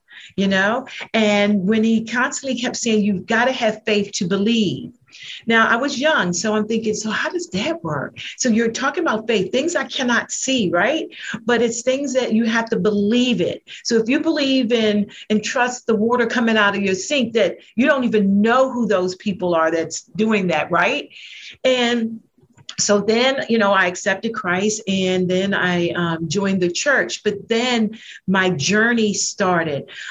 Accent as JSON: {"language": "English", "region": "East Coast", "country": "United States", "said": "I'm from the West, I mean, East Coast. So I came back to the East Coast, started a business here."}